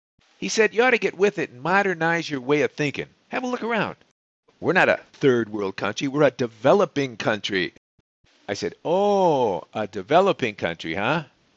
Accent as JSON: {"language": "English", "town": "Chicago", "region": "Illinois", "country": "United States", "moved": "yes", "said": "I mean, look, I'm from Chicago. Don't think that what's happening to Chi-Town isn't a bit painful for me to hear about."}